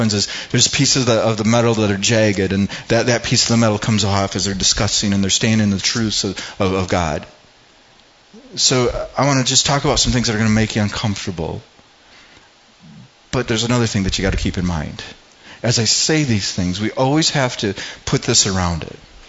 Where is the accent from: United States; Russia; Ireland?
Ireland; I'm Irish, so I can see in the Irish and the different clans